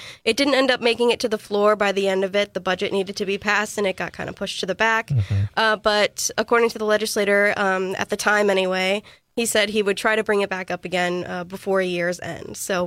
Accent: Zion, Illinois, United States; born or raised there; now in Wausau, United States

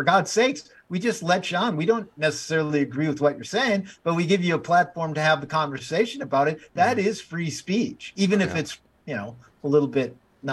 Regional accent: Wisconsin, United States; people need to look around and say to themselves, we're from Wisconsin. Like, the best people you're ever going to meet

